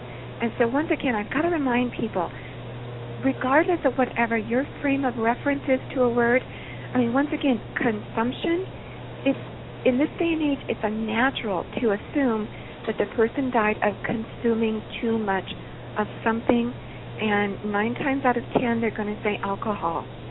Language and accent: English; the South, United States; well, I'm a Southerner, so I've got all sorts of people in the Civil War.